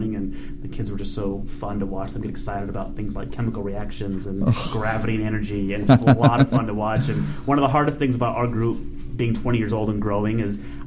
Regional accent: La Mirada, California, United States; I grew up in La Mirada, and I was an usher at the La Mirada Theater.

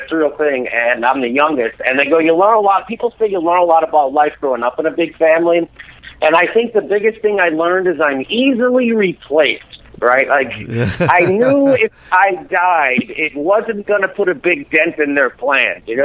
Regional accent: Ireland; I'm not French. I'm Irish.

